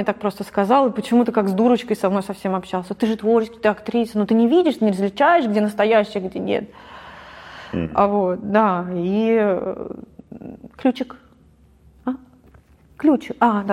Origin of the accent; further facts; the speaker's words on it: Moscow, Russia; Я говорю, я из Москвы.